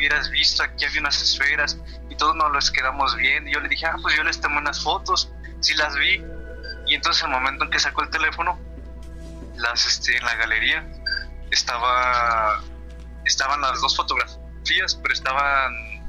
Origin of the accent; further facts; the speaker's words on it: Teziutlán, Puebla, Mexico; yo de esto te estoy hablando de donde yo soy de Puebla, Teciutlán, Puebla. Allá, sí. Teciutlán significa cerro donde graniza.